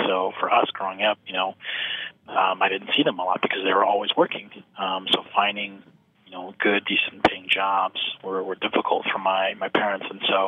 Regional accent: United States; because I grew up here in the States. I was born here.

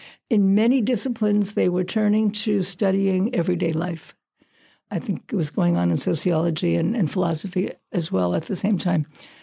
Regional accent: Brooklyn, New York, United States; It was upstate New York. I'm from Brooklyn.

